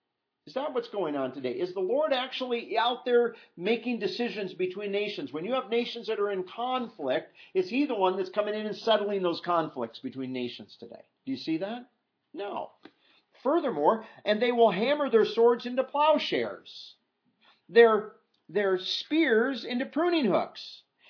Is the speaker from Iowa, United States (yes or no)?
yes; Iowa, United States; My wife and I grew up in Iowa. We went to a college in a town called Cedar Falls